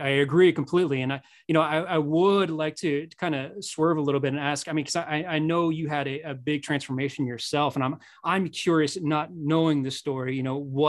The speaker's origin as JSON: {"language": "English", "region": "Midwest", "country": "United States", "said": "Maybe I'm biased because I'm from the Midwest"}